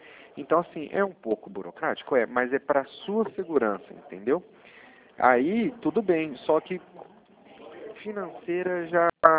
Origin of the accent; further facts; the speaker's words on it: Dracena, São Paulo, Brazil; now in Brasília, Brazil; eu vim de Dracena, aí perto da divisa com Mato Grosso do Sul.